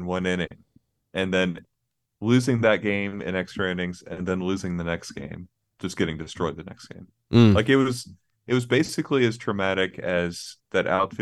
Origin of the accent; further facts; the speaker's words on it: Bermuda; I have expat syndrome from growing up in Bermuda. And I don't really know where I'm from.